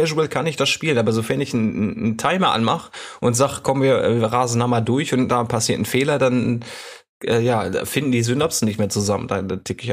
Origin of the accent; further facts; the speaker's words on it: Northern Germany, Germany; Aber ich komme aus dem Norden.